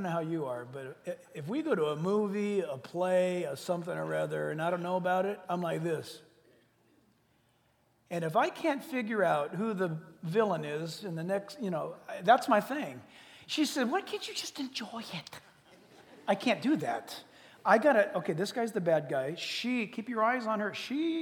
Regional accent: United States; I'm not just saying this because I'm an American. I'm not just saying this because I love my country.

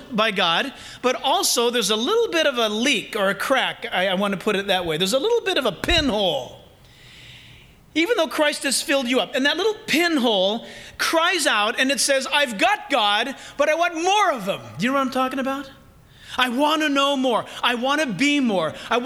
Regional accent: United States; because I'm an American, when I think of slavery, I think of Black America and early America and slavery.

